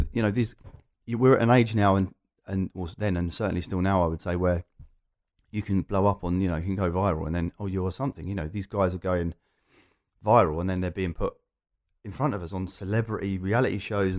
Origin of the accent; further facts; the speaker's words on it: Loughton, East of England, United Kingdom; I'm an Essex boy, but only